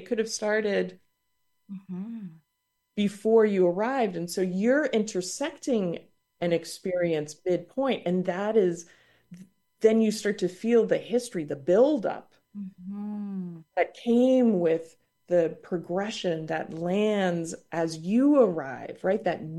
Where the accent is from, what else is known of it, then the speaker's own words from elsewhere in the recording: Canada; now in United States; I was raised in Canada and had regular access to the arts. And then when I settled in the United States